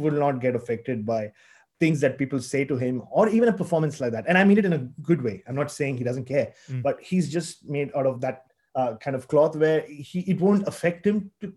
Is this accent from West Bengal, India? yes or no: no; Mumbai, Maharashtra, India; I'm from Bombay originally